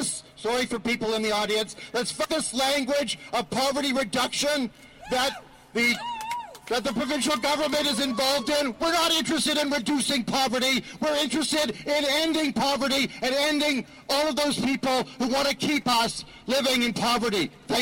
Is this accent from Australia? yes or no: no; Sudbury, Ontario, Canada; Hi. We're here from Sudbury.